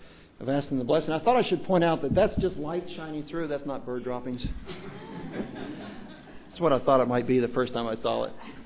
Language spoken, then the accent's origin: English; Kentucky, United States; that's not just because I'm from Kentucky